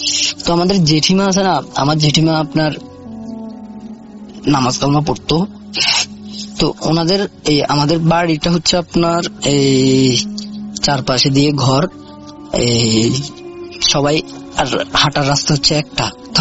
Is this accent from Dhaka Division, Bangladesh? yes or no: no; Begumganj, Chittagong Division, Bangladesh; now in Riyadh, Saudi Arabia; রিয়াদ শহরের জেদিদ সানাইয়ার একটা জায়গা আছে, ওই জায়গা থেকে বলতেছি। আমার দেশের বাড়ি হচ্ছে আপনার নোয়াখালী, আর থানা হচ্ছে বেগমগঞ্জ।